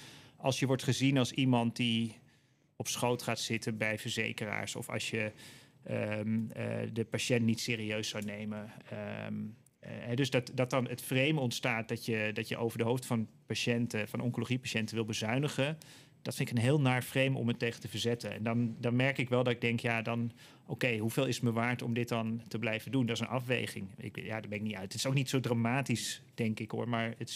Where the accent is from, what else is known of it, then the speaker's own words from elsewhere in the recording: Amsterdam, North Holland, Netherlands; Ik was ook als Amsterdammer daar in Rotterdam.